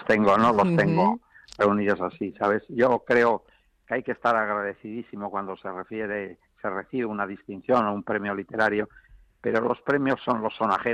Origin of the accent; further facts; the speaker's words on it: Madrid, Community of Madrid, Spain; yo soy madrileño, nací en Madrid, en la calle Marqués del Riscal, esquina Fortuny, así que madrileño de Chamberí de pura cepa